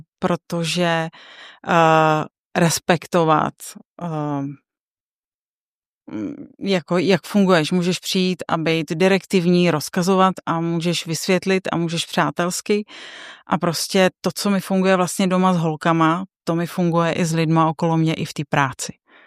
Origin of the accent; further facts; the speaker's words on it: Jihlava, Vysočina Region, Czechia; Já jsem původně Jihlavačka, jsem se narodila v Jihlavě a vlastně jako úplně to malé dětství, tak jsem se zažila v Jihlavě. A pak jsme se přestěhovali právě tady na tu vesnici.